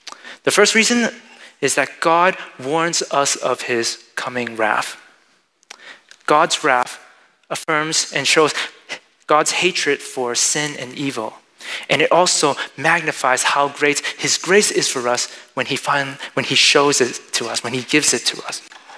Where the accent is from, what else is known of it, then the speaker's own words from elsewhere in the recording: United States; born there; I know that a lot of us, we struggle with our identities, especially as American-born Chinese, because we feel it seems very hard. We don't feel like we're fully American.